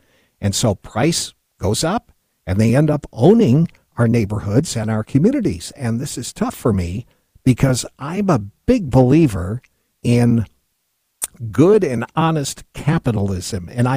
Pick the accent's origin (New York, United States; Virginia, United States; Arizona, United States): New York, United States; now in Kentucky, United States; my Kentucky coworkers kidded me all the time for being a New Yorker.